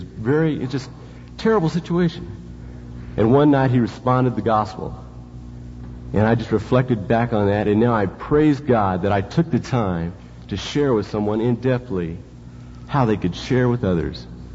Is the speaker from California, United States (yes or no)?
yes; California, United States; If Brother Doyle hadn't have said I was from California, I was going to come up and say, "Howdy, y'all,"